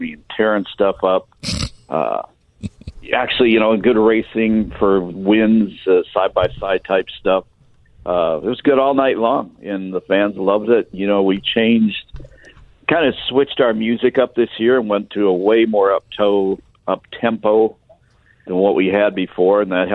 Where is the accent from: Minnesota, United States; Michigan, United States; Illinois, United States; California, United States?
Michigan, United States; Detroit; 1960s Motown, which is my favorite music growing up in Detroit.